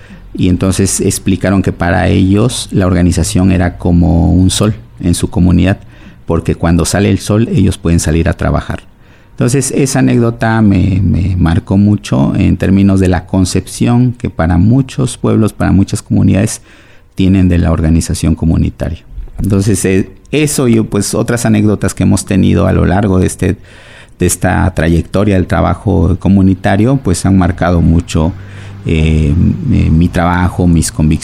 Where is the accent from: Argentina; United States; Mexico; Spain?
Mexico; Oaxaca; Yo soy oaxaqueño, originario de la ciudad de Oaxaca, nací en el año de 1970.